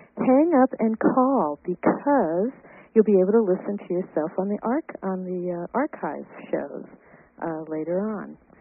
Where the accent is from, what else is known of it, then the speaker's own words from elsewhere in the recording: Los Angeles, California, United States; born there; I was born in Los Angeles, which I always like referring to as the City of the Angels